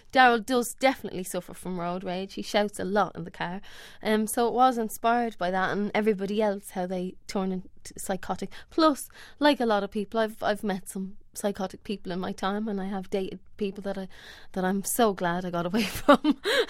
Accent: Ireland; moved away; also born or lived in Kentish Town, London; When I moved over from Ireland, he stole me, as they say. My brother say, those English men are still coming over and stealing our women. And he brought me back to England, and we went to a little flat little apartment in Kentish Town in London.

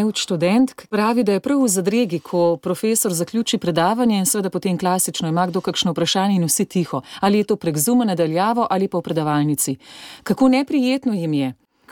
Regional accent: Upper Carniola, Slovenia; tudi sama sem iz Gorenjske

